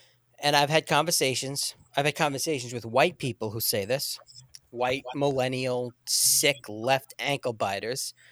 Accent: Uniondale, New York, United States; I grew up in a predominantly black neighborhood. I grew up in Uniondale, New York, right on the border of Roosevelt and Hempstead. I was the only white kid in my neighborhood.

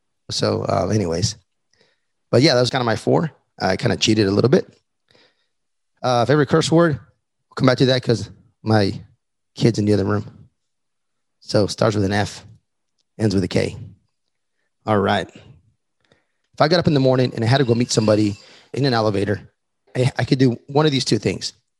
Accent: Texas, United States; I'm from Texas, the stuff that I know, like just the Texas history

